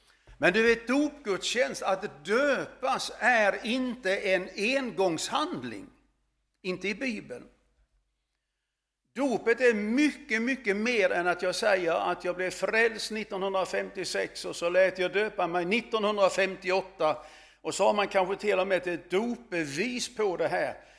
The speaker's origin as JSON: {"language": "Swedish", "town": "Örnsköldsvik", "region": "Västernorrland County", "country": "Sweden", "tie": "born or raised there", "said": "Stadsträdgårdsmästaren hemma i Örnsköldsvik, han var med i församlingen"}